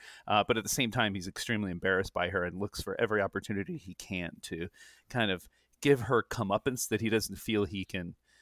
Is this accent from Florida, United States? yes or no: yes; Florida, United States; now in Baton Rouge, United States; But I grew up in Florida, and I've been in Baton Rouge now for over 10 years.